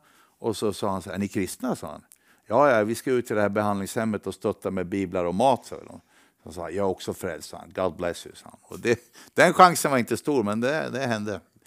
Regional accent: Sweden; Och jag som svensk, dum som jag är

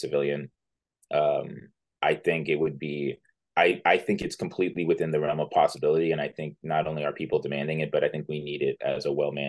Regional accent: Connecticut, United States; my job is to work in the State House of Representatives for Connecticut and to represent my hometown there

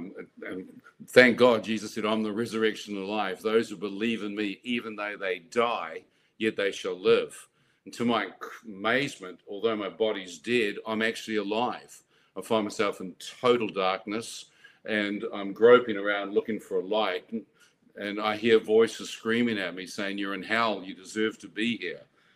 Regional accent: New Zealand; Born and bred in New Zealand and was traveling surfing around the world.

